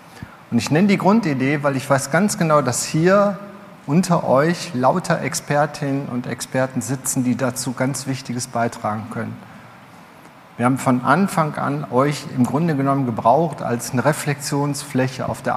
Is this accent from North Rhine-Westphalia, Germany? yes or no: yes; Duisburg, North Rhine-Westphalia, Germany; Unsere Idee, das ist übrigens ein Teil meiner Heimat und ihr habt eigene Heimaten, ihr kennt eure eigenen Räume der Migrationsgesellschaft. Das ist Duisburg-Bruckhausen.